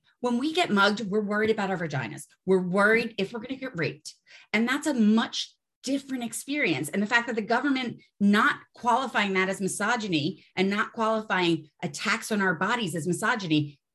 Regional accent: Philadelphia, Pennsylvania, United States; moved away; I grew up quite poor in Philly. And when you're here, everybody thinks that you're richer and smarter and more cultured than you actually are because you're an expat.

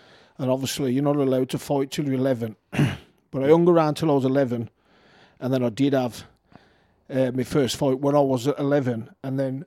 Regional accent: Tipton, West Midlands, United Kingdom; I'm from Tipton, you know

